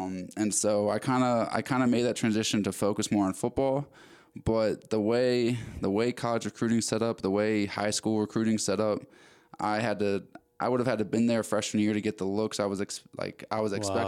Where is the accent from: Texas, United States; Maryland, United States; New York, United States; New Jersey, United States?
Maryland, United States; moved away as an adult; Yeah, I'm originally from Maryland. Was born and raised there, and then I got recruited from Arizona State to wrestle there in college.